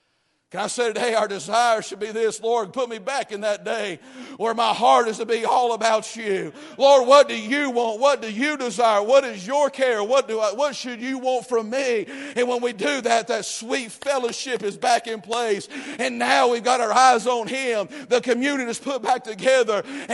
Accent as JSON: {"language": "English", "region": "North Carolina", "country": "United States", "said": "I'm not an English major. Listen, I'm from Western North Carolina. I failed English."}